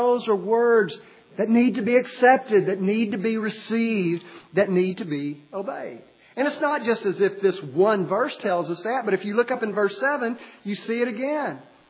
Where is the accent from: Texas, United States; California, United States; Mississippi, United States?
Texas, United States; Orange; Back when I was a wee lad growing up in Orange, Texas, back in the 1960s, no one ever heard of road rage.